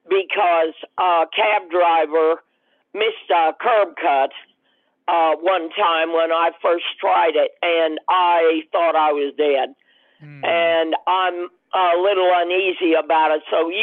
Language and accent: English; Carthage, Missouri, United States; also born or lived in Webb City; We grew up on a farm near Carthage, and I was born in Webb City. And so I'm a native of Missouri, although I traveled around for a while.